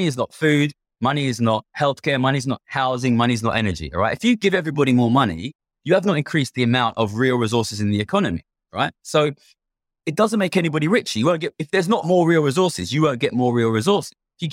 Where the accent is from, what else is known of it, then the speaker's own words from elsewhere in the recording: Ilford, London, United Kingdom; he's just from where I'm from Ilford in East London.